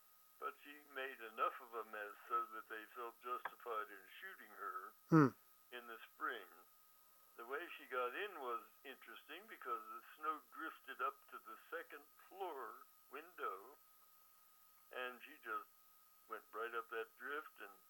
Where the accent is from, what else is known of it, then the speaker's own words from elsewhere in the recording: New Jersey, United States; moved away; And since I was from New Jersey, that's where I got the comparison.